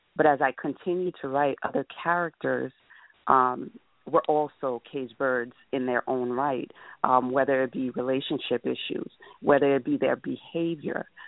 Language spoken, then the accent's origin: English; Nyack, New York, United States; now in Long Island, United States; We grew up in Rockland County, New York, more specifically Nyack, New York. I've since moved to Long Island, where I've lived for the past 10 years.